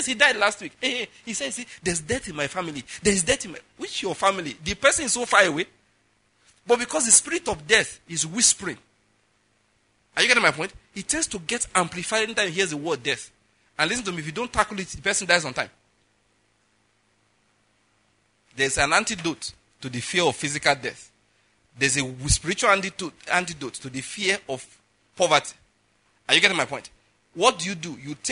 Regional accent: Owo, Ondo, Nigeria; now in Enugu, Nigeria; those days in my hometown in Owo, in Ondo State

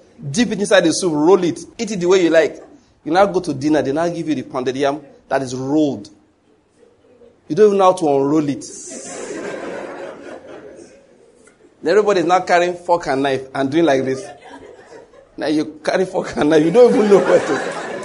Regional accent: Nigeria; English is a second language; Good afternoon, ma'am. I'm from Nigeria. I came for a course. I stayed here only 3 weeks.

